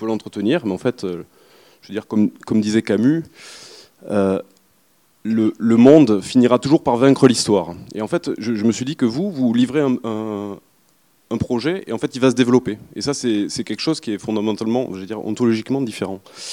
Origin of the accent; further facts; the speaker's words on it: Toulouse, Occitanie, France; moi, je suis un enfant de la périurbanité. J'ai grandi à Toulouse, qui est la ville du sprawl par excellence, le diffus, etc. Je connais par cœur, parce que j'ai grandi dedans.